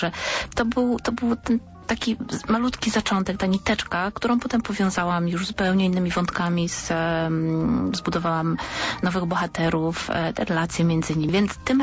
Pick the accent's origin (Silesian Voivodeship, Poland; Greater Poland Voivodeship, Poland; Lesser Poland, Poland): Greater Poland Voivodeship, Poland; inna miejscowość osadzona w Wielkopolsce, w którą uwielbiam, w której się wychowałam, w której spędziłam dużą część swojego dzieciństwa